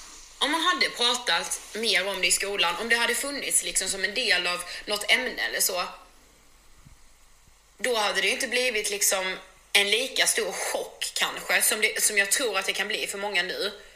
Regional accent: Karlshamn, Blekinge, Sweden; now in Stockholm, Sweden; Ja, jag kommer från Blekinge och en liten stad som heter Karlshamn.

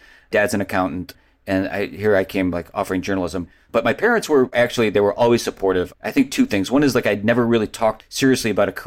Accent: Cleveland, Ohio, United States; I mean, I grew up in Cleveland. The Cleveland Plain Dealer was dropped at my driveway every morning.

